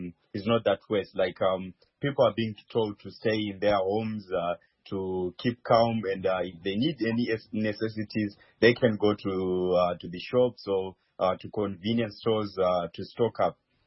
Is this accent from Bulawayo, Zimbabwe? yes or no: no; Kwekwe, Midlands, Zimbabwe; now in Ukraine; I'm originally from Zimbabwe, and I come from Kwekwe, that is the Midlands.